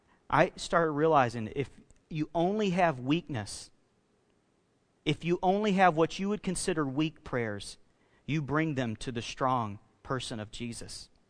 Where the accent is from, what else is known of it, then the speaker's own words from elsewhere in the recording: Alabama, United States; I grew up on the Gulf Coast down in Alabama. I've been through my fair share of hurricanes.